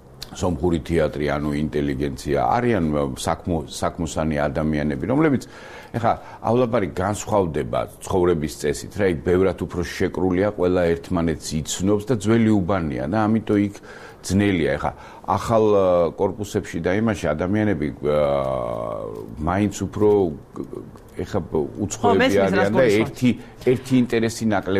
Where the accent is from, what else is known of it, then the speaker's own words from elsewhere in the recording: Tbilisi, Georgia; მე ავლაბარში გაზდილი ვარ, იქ ხა ძალიან ბევრი მეგობარი მყავს, იქ გავიზარდე, ნუ ბავშვობა მთელი იქ არის და საკმაოდ კარგი ურთიერთობა მაქვს როგორც სომხებთან, ისე ადგილობრივ მოსახლეობასთან